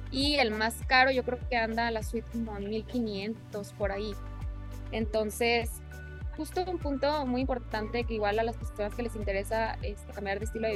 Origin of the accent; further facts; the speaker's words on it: Mexico; aún estando yo en mi país, yo era la única mexicana. De hecho, todos mis viajes, cuando convivo con gente, casi siempre soy la única mexicana.